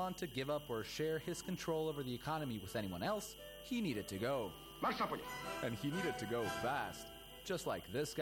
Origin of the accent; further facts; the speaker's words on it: Subotica, Vojvodina, Serbia; This is me, protesting against Milosevic in my hometown of Subotica, Yugoslavia in 2000. I was a kid